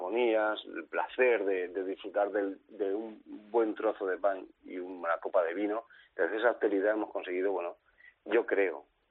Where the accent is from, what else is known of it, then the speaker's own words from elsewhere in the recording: Alicante, Valencian Community, Spain; Yo soy de aquí de Alicante, el turrón es muy típico.